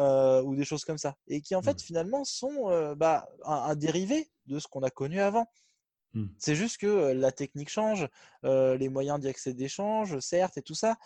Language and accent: French; Centre-Val de Loire, France; Moi, quand j'étais ado, je viens du Berry. Alors là, c'est vraiment le fin fond de la France, tu vois. Hein, voilà, pour ceux qui ne connaissent pas, c'est aux alentours de Châteauroux et tout ça.